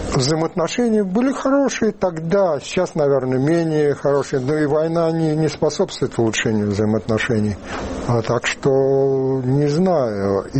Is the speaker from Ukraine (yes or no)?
yes; Ukraine; когда меня спросили, какой национальный, я сказал, украинец